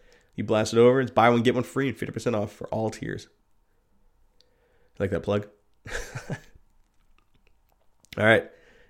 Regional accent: United States; I'm an American citizen.

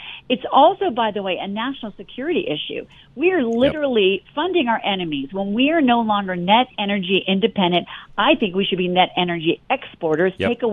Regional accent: Colorado, United States; I grew up on Lowry Air Force Base, the daughter of a lieutenant colonel.

